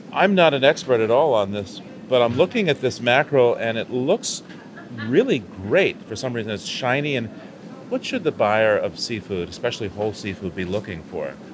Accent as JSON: {"language": "English", "town": "Boston", "region": "Massachusetts", "country": "United States", "tie": "born or raised there", "said": "Bart and I grew up in Boston"}